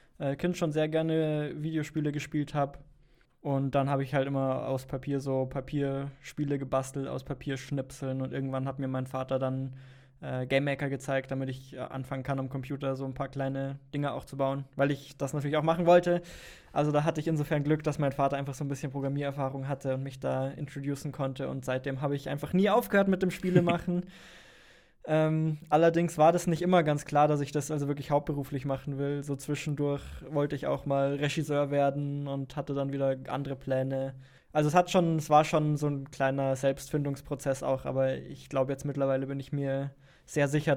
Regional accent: Bavaria, Germany; now in Berlin, Germany; Nee, ich komme aus Bayern.

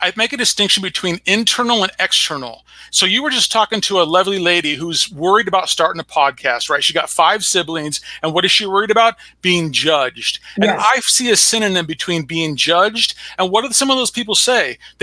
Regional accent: California, United States; I'm from California.

